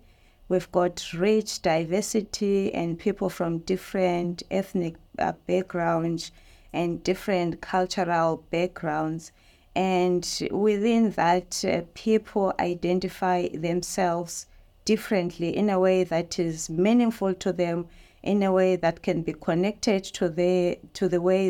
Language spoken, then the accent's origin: English; Zimbabwe; now in Australia; He was just turning four when we came to Australia from Zimbabwe. And I also have a six-year-old boy who was born here in Australia. So I identify as a person of the global majority, but by heritage and descent, I'm from Southern Africa.